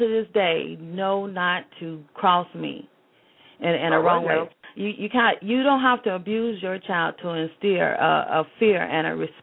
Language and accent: English; Virginia, United States; also born or lived in Georgia; I'm from the southern states. I'm from Virginia, West Virginia, and I've lived 10 years in Georgia.